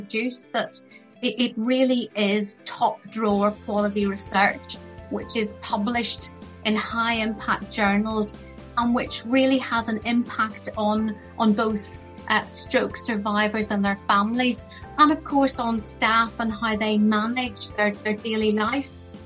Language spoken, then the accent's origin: English; Ireland; So I'm actually Irish. I come from Ireland, and believe me, people are always giving you advice.